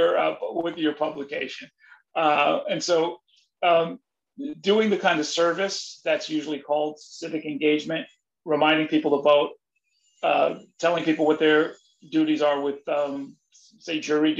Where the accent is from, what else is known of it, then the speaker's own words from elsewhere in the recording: New Rochelle, New York, United States; I grew up steeped in New York politics. I knew a lot more about the politics of New York City than about the politics of New Rochelle